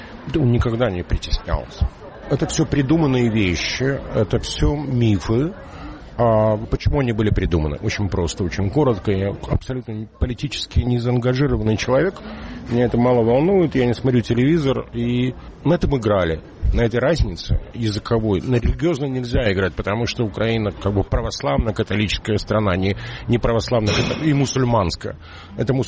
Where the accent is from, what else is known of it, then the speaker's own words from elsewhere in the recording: Bashkortostan, Russia; born there; Я этнически русский, мама русская, я родился в Башкирии, и я человек, который воспитывался на русской культуре.